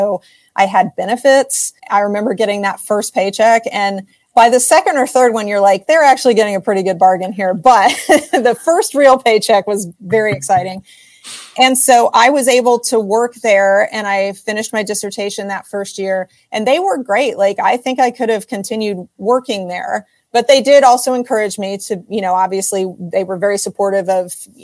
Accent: Kansas, United States; I'm from Kansas, you know, Phil's from Michigan.

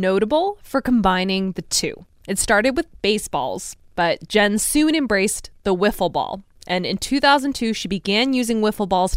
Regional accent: Connecticut, United States; Listen, it's one of the few things I'm proud of being from Connecticut.

